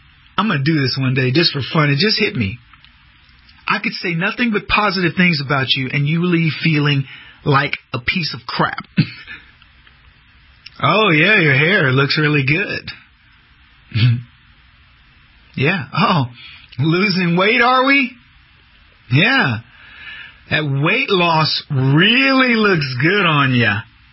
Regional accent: San Antonio, Texas, United States; I'm from San Antonio. He's not lying.

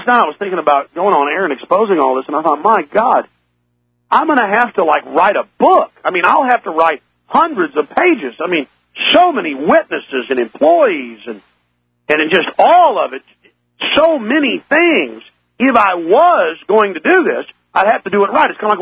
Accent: Dallas, Texas, United States; And, you know, I grew up in Dallas in an upper middle class neighborhood

